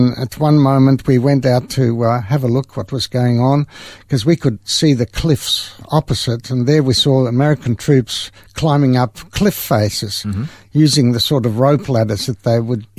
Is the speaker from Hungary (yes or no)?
yes; Hungary; English is a second language; she tried to say, because she knew a little bit of French, that we are from Hungary. And the soldiers thought we were hungry.